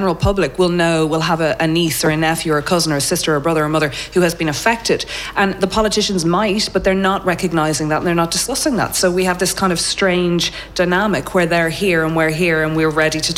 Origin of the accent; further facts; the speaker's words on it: Ireland; It was a taboo in this country. I mean, let's be honest about it. As Irish people, we're always like, we're grand.